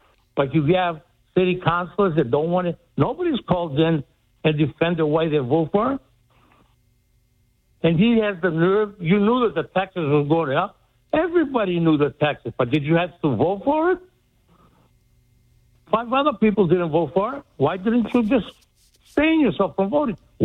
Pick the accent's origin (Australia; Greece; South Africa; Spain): Greece; now in United States; I lived in the city since 1959 when I came from Greece, okay?